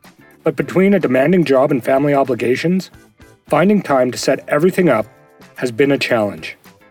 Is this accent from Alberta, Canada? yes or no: yes; Edmonton, Alberta, Canada; I'm an engineer from Edmonton, Alberta.